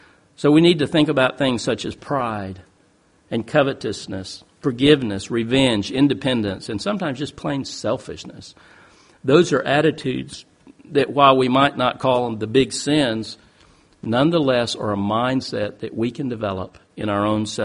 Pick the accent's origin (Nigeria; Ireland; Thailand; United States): Thailand; I grew up in Thailand, as I said.